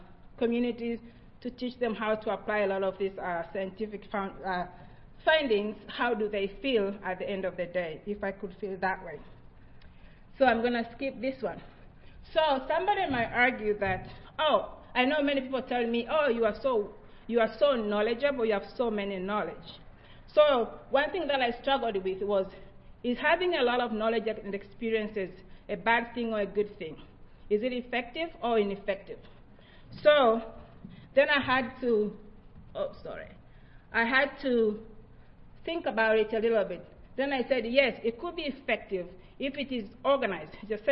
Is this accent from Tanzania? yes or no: yes; Tanzania; born there; English is a second language; I was born in Tanzania many years ago. In Tanzania, I learned a lot about my indigenous knowledge. I had indigenous religion.